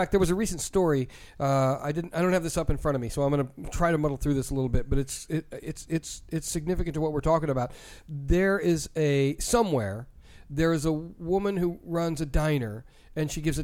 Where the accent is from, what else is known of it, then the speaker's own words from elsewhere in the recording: United States; I used to think of myself as a liberal. Now I think of myself as an American.